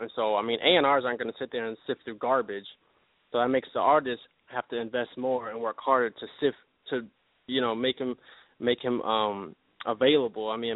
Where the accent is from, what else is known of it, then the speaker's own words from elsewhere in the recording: Detroit, Michigan, United States; I'm in Michigan. I'm from the Detroit area.